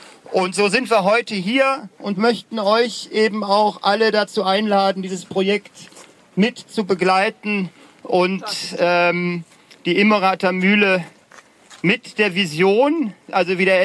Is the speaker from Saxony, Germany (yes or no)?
no; North Rhine-Westphalia, Germany; ich bin eigentlich aus dem Kölner Randgebiet, da bin ich zu Hause